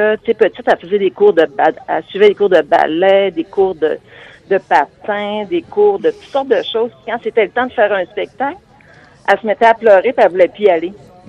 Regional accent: Quebec, Canada; now in Montreal, Canada; Nous, on arrivait dans la région de Montréal parce qu'on est natif du Saguenay-Lac-Saint-Jean.

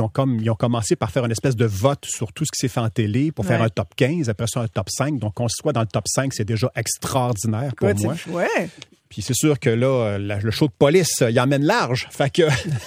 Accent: Quebec City, Quebec, Canada; Quartier Saint-Sacrement. Mon père avait un commerce là, pendant 25 ans, une quincaillerie. Avant que je naisse, mes parents et mes frères et sœurs habitaient au-dessus du commerce.

